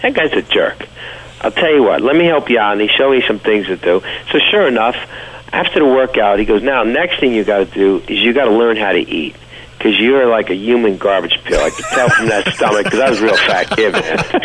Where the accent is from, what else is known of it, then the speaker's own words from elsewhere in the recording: Hawthorne, New York, United States; Well, I grew up in Hawthorne, New York, which is in Westchester County